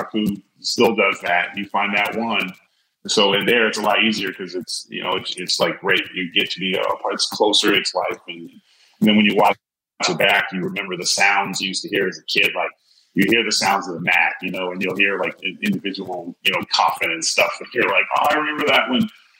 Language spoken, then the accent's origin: English; California, United States; I hate parades growing up in California.